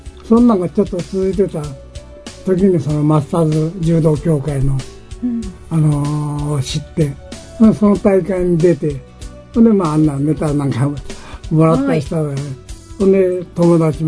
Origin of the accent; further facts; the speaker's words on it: Shimane, Japan; それは生まれ故郷ですから